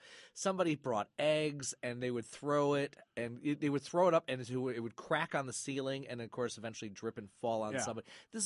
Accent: Flint, Michigan, United States; I grew up in Flint

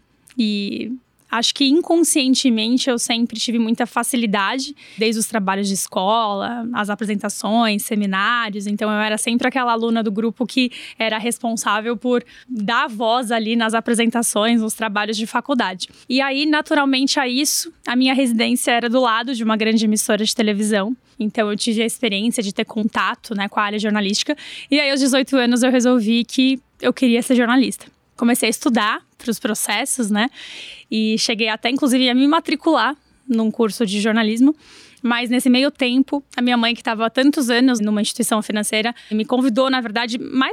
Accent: São Paulo, Brazil; Nasci, cresci aqui em São Paulo, na capital mesmo, na região ali da Zona Oeste, na Vila Anastácio, e tive uma infância muito feliz, né? Meus pais, ambos paulistanos

